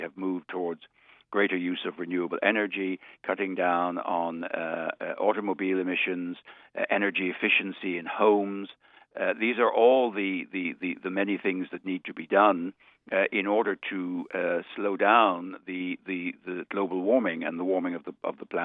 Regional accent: Ireland; And speaking as an Irishman, Brexit has huge implications for the island of Ireland

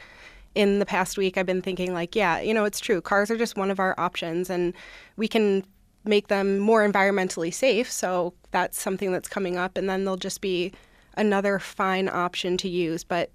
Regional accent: Pittsburgh, Pennsylvania, United States; I grew up in Pittsburgh going, we had the exact same schedule, and a car is totally necessary.

